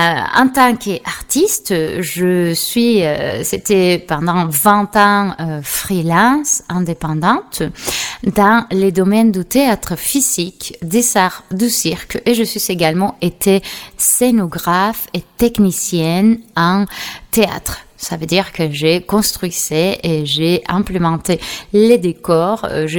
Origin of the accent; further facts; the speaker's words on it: Seville, Andalusia, Spain; born there; French is a second language; j'ai 43 ans et je suis née à Séville, une petite ville du sud de l'Espagne, de l'Andalousie.